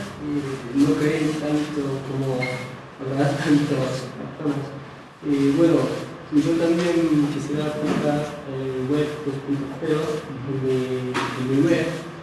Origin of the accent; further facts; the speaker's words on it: Seoul, South Korea; Spanish is a second language; now in Barcelona, Spain; Bueno, soy de Corea del Sur, en Seúl, y vine a Barcelona para vivir en Barcelona.